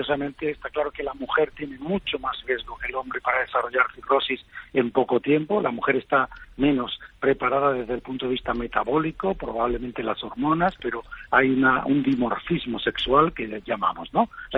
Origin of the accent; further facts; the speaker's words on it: Seville, Andalusia, Spain; Yo soy de Sevilla y hubo una época en que se puso de moda en el centro de la ciudad